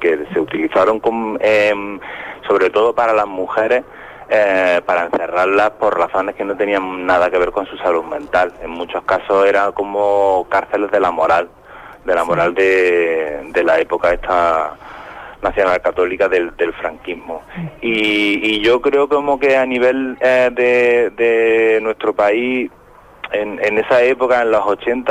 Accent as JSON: {"language": "Spanish", "region": "Andalusia", "country": "Spain", "tie": "born or raised there", "also_born_or_lived": "Madrid, Spain", "said": "yo aunque soy andaluz, pero yo cuando vivía en Andalucía, a mí el flamenco a lo mejor era como la sobreexposición"}